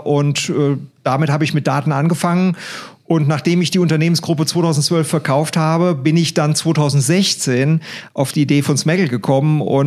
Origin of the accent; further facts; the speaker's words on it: Idstein, Hesse, Germany; Ich komme aus Idstein, das ist 40 Kilometer von Frankfurt entfernt, bin Unternehmer